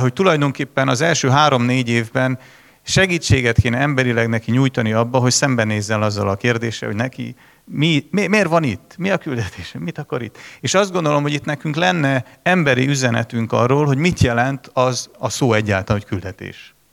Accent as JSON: {"language": "Hungarian", "region": "Budapest", "country": "Hungary", "said": "Budapestről vagyok egyébként"}